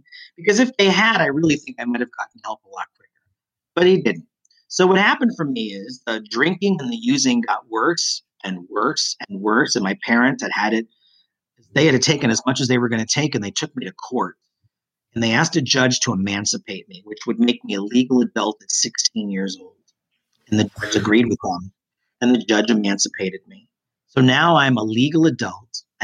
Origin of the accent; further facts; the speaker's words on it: New Hampshire, United States; And growing up in New Hampshire at the same time, Christine, there was this TV show called In Search